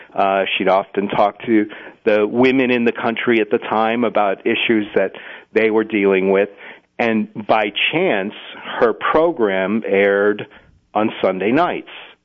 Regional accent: Cleveland, Ohio, United States; I'm from Cleveland, Ohio originally

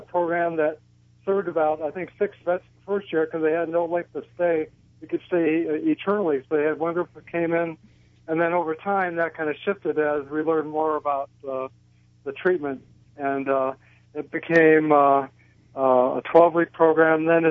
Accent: Illinois, United States; No, I'm a Midwesterner. Probably Larry would say I'm a flatlander, because I'm from the farm country of Illinois. I grew up in a rural area and kind of hung out in the Midwest

